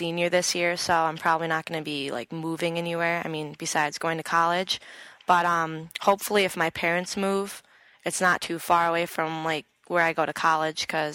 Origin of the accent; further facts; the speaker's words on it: Loveland, Colorado, United States; also born or lived in Ithaca / Fort Collins; I was born in Ithaca, like I said previously, and then after that, I moved to Loveland, Colorado, and I lived there in Colorado for 7 years total, but I also lived in Fort Collins, Colorado, and we lived in several different houses